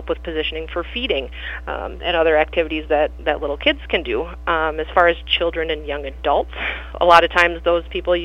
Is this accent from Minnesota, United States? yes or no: yes; Montevideo, Minnesota, United States; born and raised in Montevideo as well, so my mom was a high school social worker for many years, and my dad was a city mail carrier, so I've been in Montevideo and in the area for a long time.